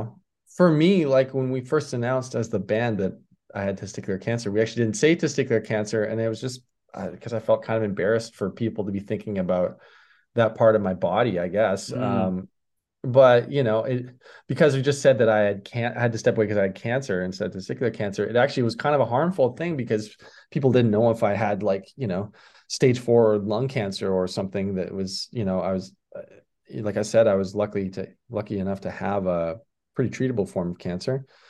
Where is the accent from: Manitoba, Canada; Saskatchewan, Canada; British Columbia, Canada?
Saskatchewan, Canada; Saskatoon; it's actually just a neighborhood in Saskatoon, right across the river from downtown. That's where I grew up and lived for most of my life.